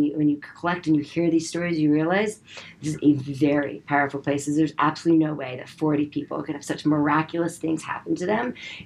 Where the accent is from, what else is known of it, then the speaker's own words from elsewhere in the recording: Manhattan, New York, United States; And I grew up in Manhattan.